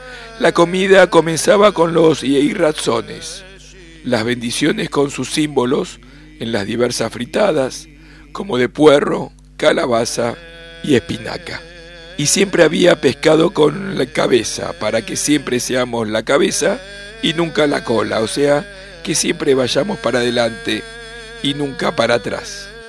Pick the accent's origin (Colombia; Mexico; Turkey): Turkey; Izmir, İzmir; En mi niñez en Esmirna, en Turquía